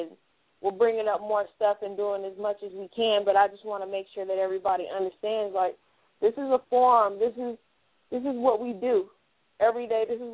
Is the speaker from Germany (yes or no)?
yes; Germany; You know, I was raised in Germany.